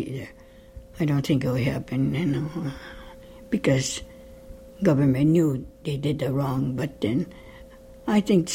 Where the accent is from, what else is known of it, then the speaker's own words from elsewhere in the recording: Bainbridge Island, Washington, United States; born there; I was born in Bainbridge Island.